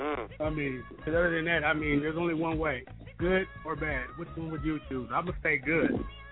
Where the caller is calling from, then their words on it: Tacoma, Washington, United States; I'm calling from Tacoma, Washington.